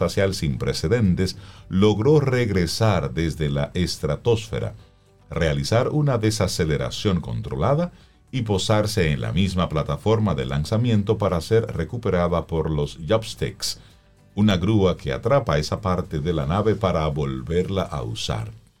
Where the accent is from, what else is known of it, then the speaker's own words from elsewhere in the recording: Dominican Republic; Del privilegio de que tenemos como dominicanos, sí, ser manejados, controlados.